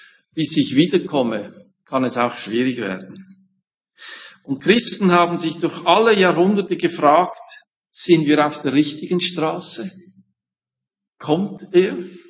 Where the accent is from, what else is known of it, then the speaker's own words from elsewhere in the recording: Appenzell, Switzerland; Ich bin Appenzeller.